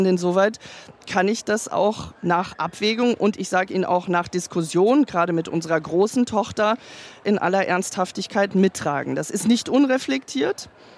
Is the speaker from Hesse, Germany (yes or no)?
yes; Hesse, Germany; Ich komme aus Hessen